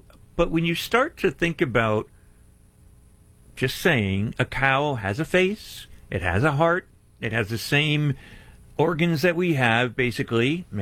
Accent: United States

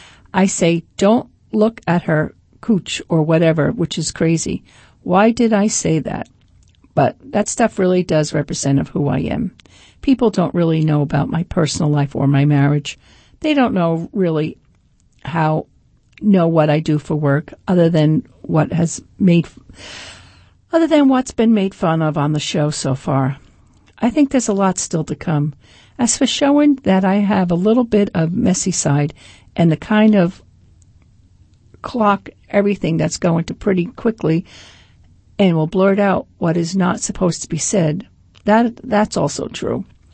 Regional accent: Massachusetts, United States; now in Rhode Island, United States; because I grew up in Massachusetts, right near the Rhode Island border

